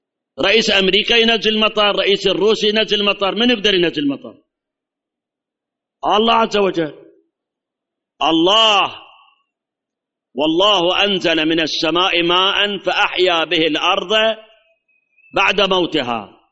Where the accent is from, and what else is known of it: Iraq